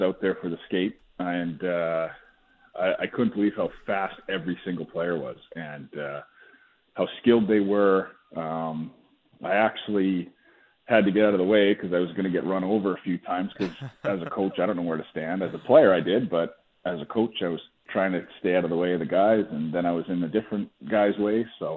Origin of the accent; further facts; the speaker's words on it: Tsawwassen, British Columbia, Canada; I grew up in Tawasin